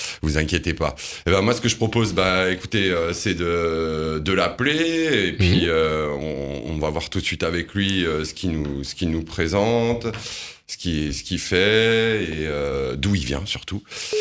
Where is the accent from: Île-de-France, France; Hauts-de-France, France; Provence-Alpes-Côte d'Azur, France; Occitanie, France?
Occitanie, France; t'es de chez nous aussi. Hein, CFM, on est du Tarn